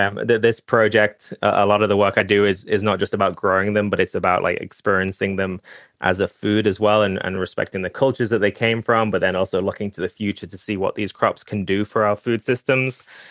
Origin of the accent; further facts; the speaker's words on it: United Kingdom; accent: British; now in United States; I'm obviously not from the South. I hope I still have my British accent, but I've been living here for about 8 years now.